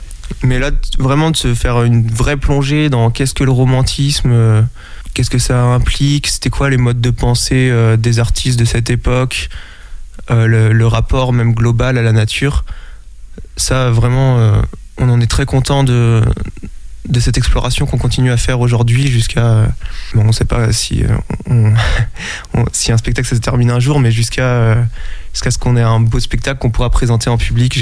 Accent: Angers, Pays de la Loire, France; J'ai grandi à Angers.

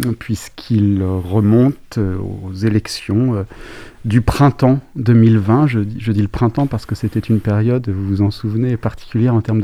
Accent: Angers, Pays de la Loire, France; born there; Je suis né à Angers.

